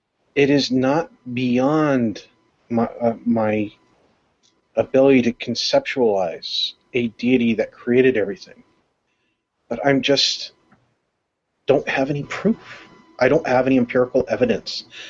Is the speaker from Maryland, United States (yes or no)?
yes; Maryland, United States; also born or lived in New York; I was born in Maryland, raised in New York, brought back to Maryland, and I grew up in a mixed religious household